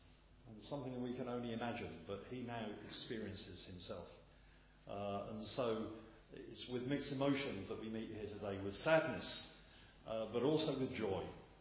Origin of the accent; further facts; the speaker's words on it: England, United Kingdom; We don't want that, because we're English.